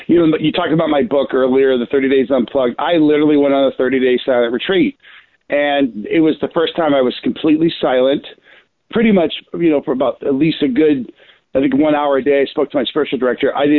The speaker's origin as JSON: {"language": "English", "region": "California", "country": "United States", "said": "I just love sunsets, being a Californian. So we see a lot of beach sunsets all the time."}